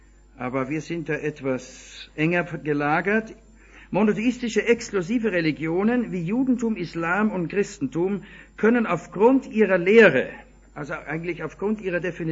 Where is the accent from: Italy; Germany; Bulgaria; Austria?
Austria; Vienna; born there; Ich bekenne es, obwohl gebürtiger Wiener, ich habe mehr oder weniger die Fäden zu meinem Heimatland verloren, kenne mich in anderen Landstrichen jetzt doch schon besser aus.